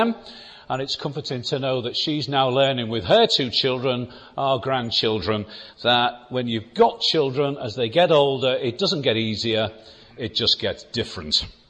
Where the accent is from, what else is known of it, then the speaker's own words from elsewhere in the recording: Wallasey, North West England, United Kingdom; Born and raised in Wallasey, Merseyside.